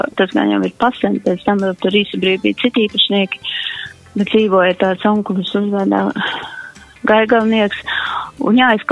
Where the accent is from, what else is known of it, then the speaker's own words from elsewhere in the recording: Rēzekne Municipality, Latvia; pirms tam mēs ar vīru dzīvojam Rīgā, lai gan mēs abi esam latgalieši, abi pat no Rēzeknes novada, bet mēs iepazījāmies Rīgā dzīvojot un strādājot.